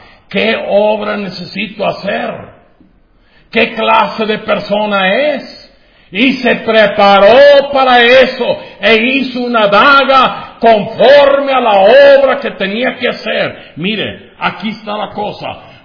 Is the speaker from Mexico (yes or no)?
yes; Durango, Mexico; yo soy de Durango. Allá éramos los desechos de la sociedad.